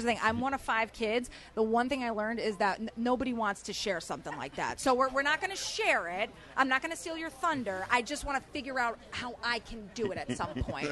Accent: Fairfield, Connecticut, United States; Like, wait, I grew up in Fairfield.

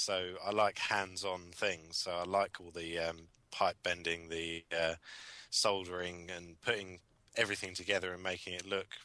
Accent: South East England, United Kingdom; I come from Surrey

